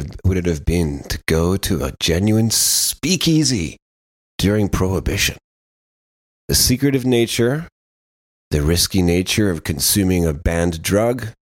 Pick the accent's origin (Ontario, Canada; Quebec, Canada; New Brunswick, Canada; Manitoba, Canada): Ontario, Canada; Windsor; I grew up in Windsor, Ontario, across from Detroit